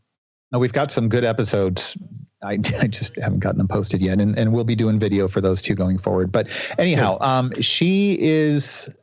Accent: Washington, District of Columbia, United States; I grew up near the Beltway in D.C., and if I want to watch cars drive around in a circle all day, I could just go commute to work, you know.

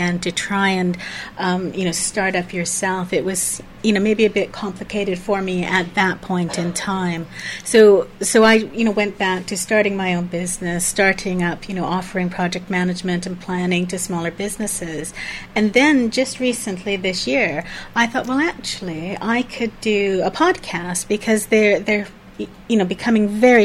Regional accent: Canada; moved away; Well, I came over from Canada far too long ago for me to want to mention.

